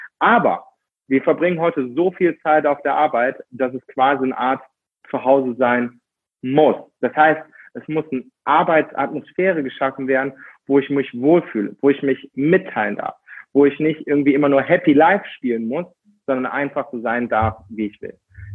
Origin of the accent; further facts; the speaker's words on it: Austria; Und ich komme aus Österreich und dort haben wir einige Berge.